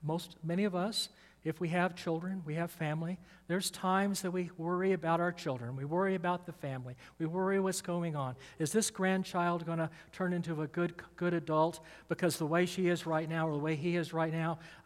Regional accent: Atlanta, Georgia, United States; I mean, I'm from Atlanta, and Atlanta didn't call it TSA.

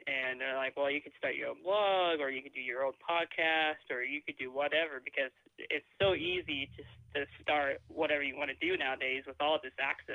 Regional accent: Kansas, United States; But yeah, I'm from Kansas, and my parents have always been huge NASCAR fans.

